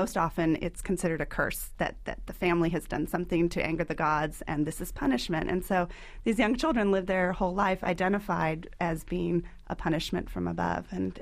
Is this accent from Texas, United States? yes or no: yes; Texas, United States; also born or lived in Oregon; I'm partly from Texas. Texas and Oregon, and I like the mix.